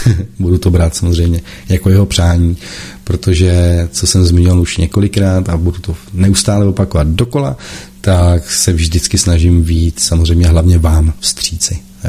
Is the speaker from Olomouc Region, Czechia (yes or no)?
no; Prague, Czechia; stěhoval jsem se vlastně z Prahy, protože já jsem celý život bydlel v Praze, momentálně bydlím právě na vesničce